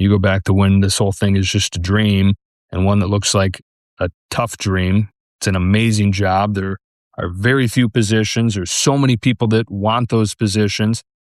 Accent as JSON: {"language": "English", "region": "Michigan", "country": "United States", "tie": "born or raised there", "said": "growing up in Michigan, you could get WGN 720 sitting there, laying on the beach on Lake Michigan"}